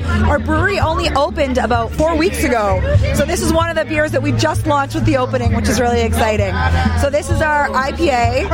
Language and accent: English; Ottawa, Ontario, Canada; I'm actually from Ottawa.